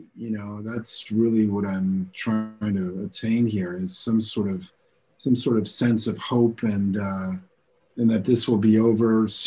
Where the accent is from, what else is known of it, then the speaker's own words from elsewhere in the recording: New York, United States; now in France; I'm a New Yorker. I'm used to being able to shop at 3 o'clock in the morning if I want to.